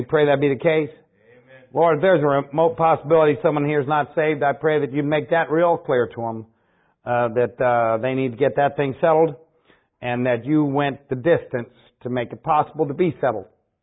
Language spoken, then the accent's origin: English; Dayton, Ohio, United States; And I come here from Dayton, Ohio, and it is a privilege to be here.